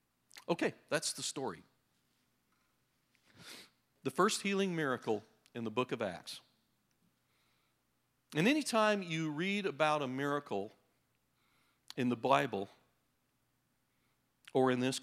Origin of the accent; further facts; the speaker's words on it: Idaho, United States; I'm from Idaho. We didn't have good pizza there either.